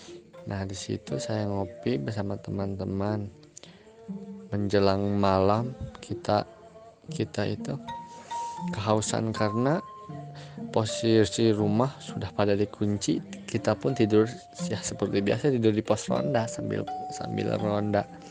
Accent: Leuwiliang, West Java, Indonesia; Gue berasal dari Lewiliang, Cibungbulang, Bogor.

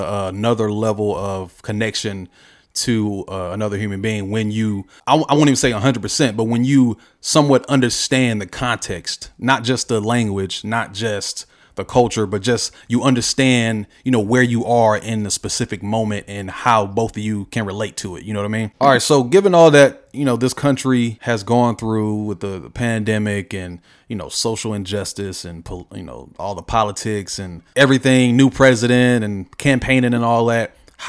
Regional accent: Raleigh, North Carolina, United States; I'm from Raleigh. I grew up in Franklin County in North Carolina.

